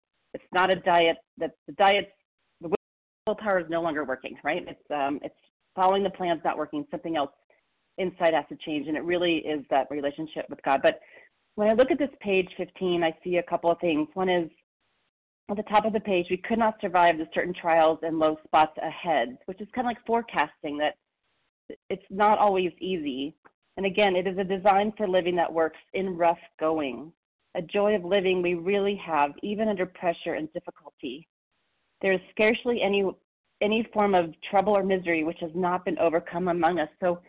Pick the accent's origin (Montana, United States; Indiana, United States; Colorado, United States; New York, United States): Colorado, United States; from Colorado.